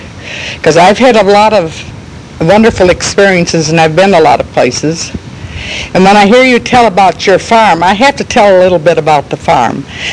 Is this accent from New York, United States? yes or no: no; South Dakota, United States; moved away as an adult; I'm a foreigner. I'm from South Dakota.